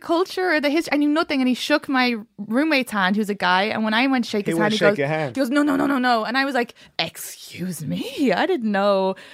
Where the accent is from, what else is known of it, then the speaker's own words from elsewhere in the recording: Ireland; But, like, the thing is, people from Ireland don't wear shamrocks and they don't really celebrate St. Patrick's Day.